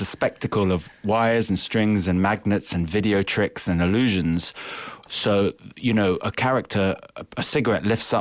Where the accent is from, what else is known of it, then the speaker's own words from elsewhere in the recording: England, United Kingdom; I'm English